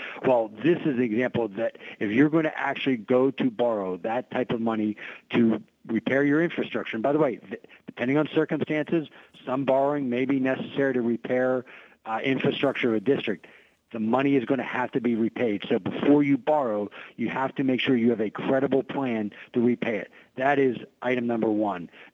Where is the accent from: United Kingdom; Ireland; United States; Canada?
United States; Pittsburgh, Pennsylvania; Look, I grew up in Pittsburgh, you know, went to Central Catholic.